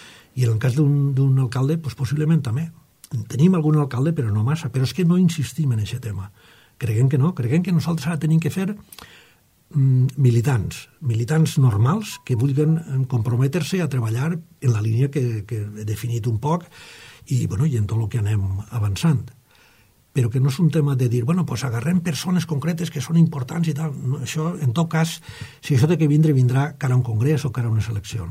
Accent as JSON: {"language": "Catalan", "town": "Gandia", "region": "Valencian Community", "country": "Spain", "said": "que jo soc de Gandia"}